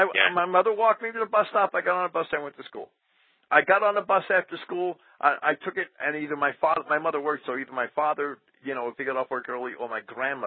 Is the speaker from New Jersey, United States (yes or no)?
yes; Jersey City, New Jersey, United States; I grew up in Jersey City, and I saw that city go down the tubes.